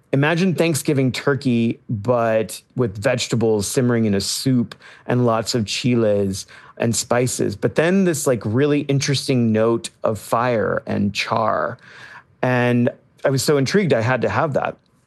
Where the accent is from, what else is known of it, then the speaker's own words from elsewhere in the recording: Texas, United States; Chicken and dumplings are something that I grew up with in Texas that my mom made.